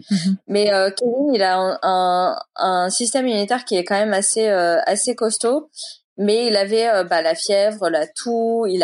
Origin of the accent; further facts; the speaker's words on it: Boulogne-Billancourt, Île-de-France, France; j'ai grandi toute ma vie à Boulogne. Mis à part les quelques voyages que j'ai fait aux États-Unis, parce que mon père est américain